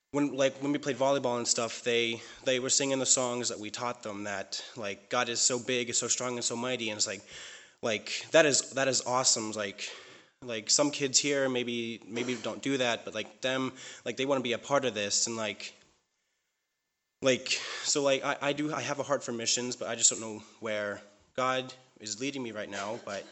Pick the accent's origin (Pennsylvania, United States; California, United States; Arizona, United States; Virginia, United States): Pennsylvania, United States; Pittsburgh; I am the president's brother, actually. So I am also from Pittsburgh, Pennsylvania.